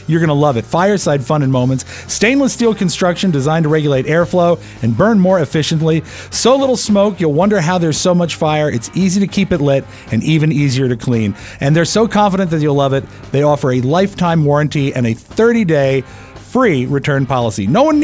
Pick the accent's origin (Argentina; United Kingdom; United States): United States; Dulles, Virginia; I was actually from Dulles. I was, when I moved to Loudoun County right after I graduated high school in 1989